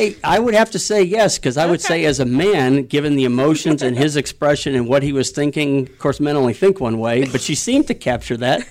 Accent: Chicago, Illinois, United States; I'm not from the country. I'm from the mm-hmm. city. I'm from Chicago.

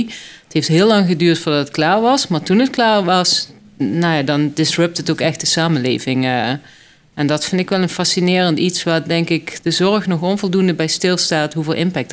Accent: Limburg, Netherlands; ik kom uit Limburg

